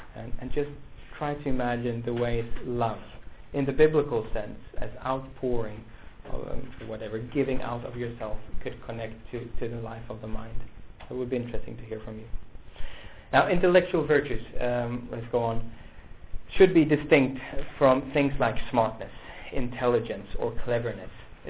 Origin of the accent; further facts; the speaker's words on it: Sweden; English is a second language; That's the way I was brought up in Sweden. When I grew up in the 80s